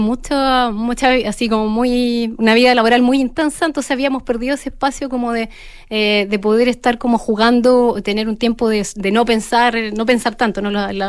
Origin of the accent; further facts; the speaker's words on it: Chile; Fuimos dos chilenas finalistas